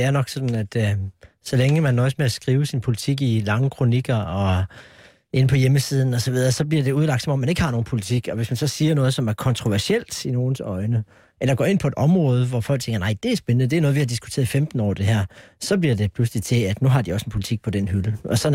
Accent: Jutland, Denmark; det må jeg sige, at jeg er fra Jylland

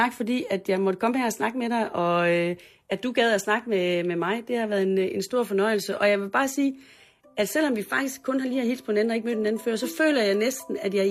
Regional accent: North Denmark Region, Denmark; når jeg sådan tænker tilbage på min opvækst i Nordjylland

